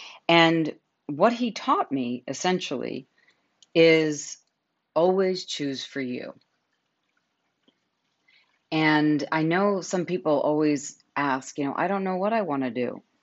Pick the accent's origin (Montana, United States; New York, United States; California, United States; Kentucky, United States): New York, United States; I grew up in New York